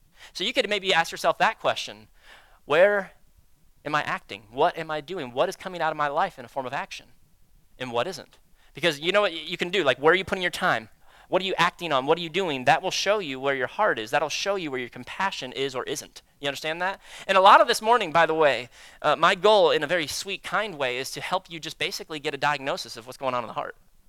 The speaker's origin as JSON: {"language": "English", "region": "Florida", "country": "United States", "said": "And I'm from South Florida. We loved when hurricanes came through because everything shut down."}